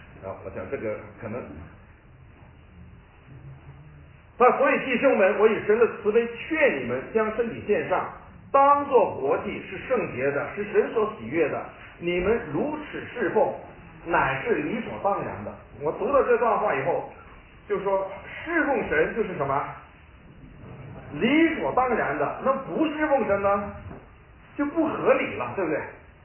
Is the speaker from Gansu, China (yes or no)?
yes; Lanzhou, Gansu, China; born there; 其实我的祖籍是广东，我是生在兰州，但是我父亲是广东人，